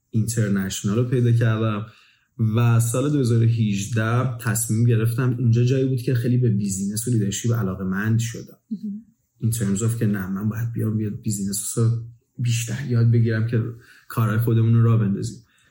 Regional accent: Tehran, Tehran Province, Iran; now in Vancouver, Canada; بعد از اون رفتیم به محله دیگه ایت پاسران تهران، اونجا بزرگ شدم

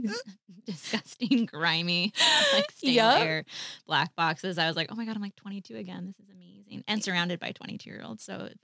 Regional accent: Midwest, United States; also born or lived in Colombia; I was like, I'm Colombian. I grew up in the Midwest. I have an accent.

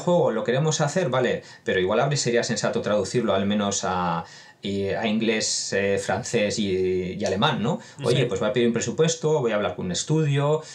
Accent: Bilbao, Basque Country, Spain; He tardado tiempo en decir que soy de Bilbao

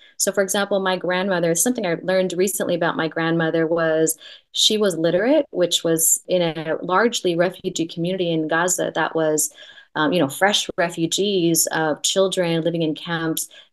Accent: Los Angeles, California, United States; born there; I was born in Los Angeles. And that's actually a very interesting story too. My relationship, my being Palestinian in Los Angeles was also dangerous.

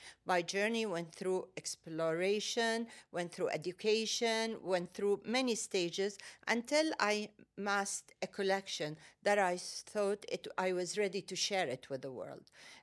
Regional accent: Saudi Arabia; I come from Saudi Arabia.

